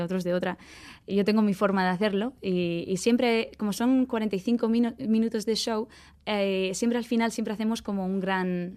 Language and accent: Spanish; Bermeo, Basque Country, Spain; os he cantado una canción que se llama …, que habla de Bermeo, de mi pueblo.